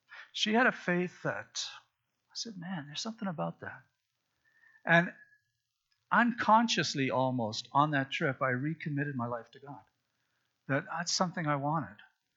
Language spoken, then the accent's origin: English; Saskatchewan, Canada; Well, I was from Saskatchewan, I'd never seen a chainsaw because we don't have trees, we don't need chainsaws.